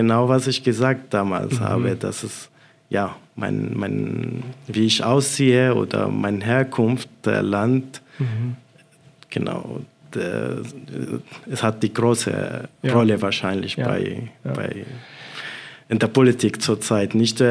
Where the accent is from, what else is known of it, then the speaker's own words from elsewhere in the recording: Syria; German is a second language; now in Germany; ja, ich komme aus Syrien. Und das war, also ich glaube, da war ich nicht lange hier in Deutschland, so 2 Monate oder so.